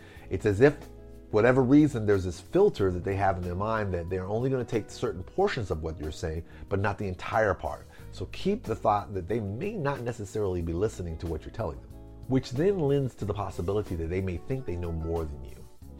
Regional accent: Pine Bluff, Arkansas, United States; Like in my hometown of Pine Bluff, Arkansas, my mother went to Southeast High School

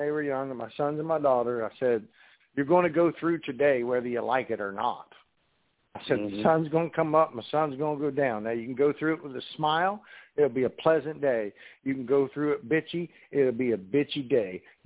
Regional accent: West Virginia, United States; because I'm from West Virginia, you sleep with your sister, oh, you're inbred.

